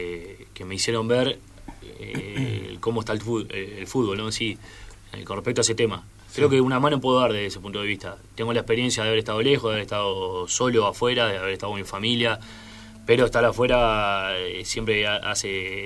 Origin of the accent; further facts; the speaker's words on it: Shangri-La, Canelones, Uruguay; also born or lived in Montevideo; Yo nací en Montevideo, pero a los dos años de edad, a los cuatro años de edad, mis padres me llevan a vivir a Shangri-La, que es la Costa de Oro, se llama. Es el primer balneario yendo de Montevideo para el este, está a 10 minutos de Montevideo. Y me crié ahí